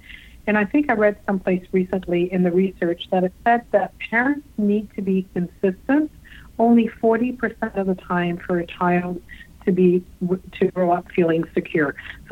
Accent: Canada; I'm Canadian.

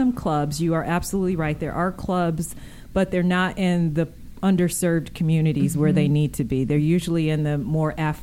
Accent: Grand Blanc, Michigan, United States; also born or lived in Ann Arbor; I grew up in Grand Blanc, Michigan, which is not far from Flint, about 15 miles away. And then, of course, I went on to Ann Arbor to go to school

